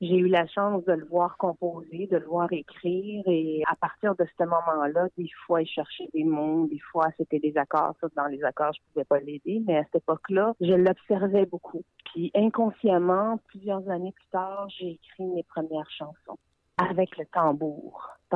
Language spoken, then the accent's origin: French; Mani-utenam, Quebec, Canada; Je viens de Maniutinam, là où j'ai grandi, là où j'ai découvert ma voix à l'église.